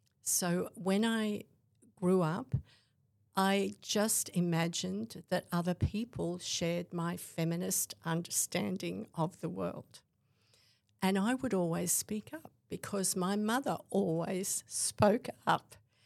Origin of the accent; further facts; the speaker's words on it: Townsville, Queensland, Australia; I grew up in Townsville in the 1960s, the only child of two parents who absolutely were passionate about social justice and the arts, and particularly